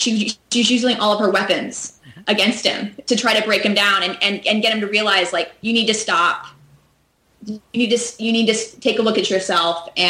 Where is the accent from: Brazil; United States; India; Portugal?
United States; San Antonio, Texas; because we didn't live in my hometown, like, either. You know, I'm sure my family would really like me to move back to San Antonio